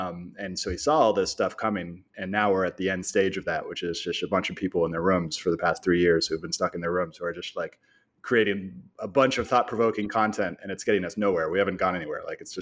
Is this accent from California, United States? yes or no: yes; California, United States; And I was like, no, I'm from the Bay Area.